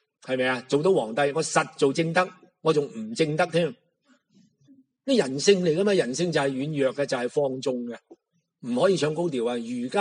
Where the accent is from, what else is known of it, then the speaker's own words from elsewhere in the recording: China; 以前我哋中国人嘅聪明才智就用晒喺啲诗词歌赋啊、写八股文啊、讲嗰啲嘢